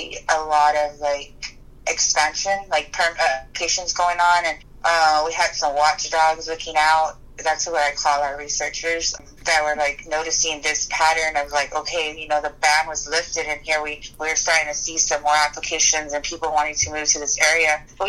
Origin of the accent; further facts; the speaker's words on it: Corpus Christi, Texas, United States; I was born and raised in the Corpus Christi Bay Area.